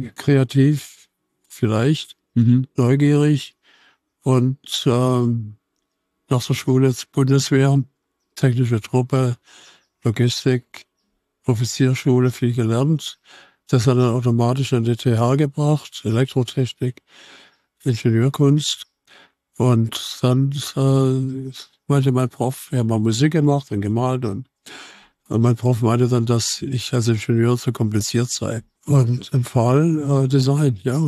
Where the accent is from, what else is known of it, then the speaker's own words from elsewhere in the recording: Baden-Württemberg, Germany; Jetzt aber Beuren ist ein Dorf, heute 90 Einwohner. Ich bin dann im Dorf daneben aufgewachsen, genauso klein. Dorfschule war gut und dann Kleinstadt Altensteig